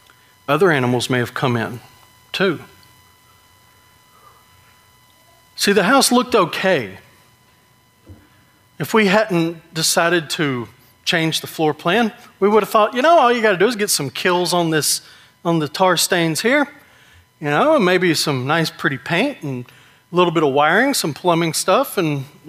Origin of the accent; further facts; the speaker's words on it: Georgia, United States; also born or lived in Virginia / Tennessee; I grew up in Georgia. I lived in Virginia and then moved to Tennessee.